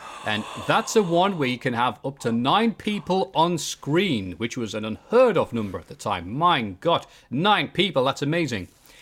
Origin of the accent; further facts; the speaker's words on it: Bishop Auckland, North East England, United Kingdom; I am definitely from Bishop Auckland.